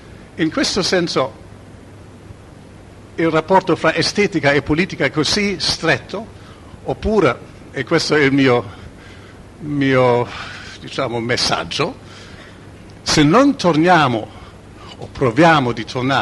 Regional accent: Berlin, Germany; Io vengo dalla Germania, da Berlino

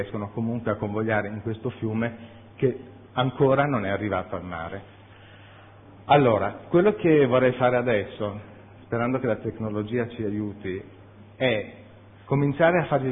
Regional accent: Verona, Veneto, Italy; Io sono veronese, vengo da una città che è carica di storia, c'è un fiume, e questo fiume è l'Adige

